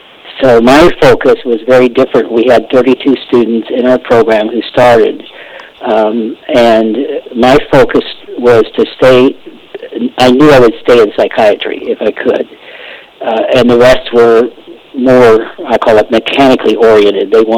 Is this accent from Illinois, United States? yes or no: yes; Illinois, United States; moved away; also born or lived in California; Okay, I grew up in Illinois, moved to California in 1965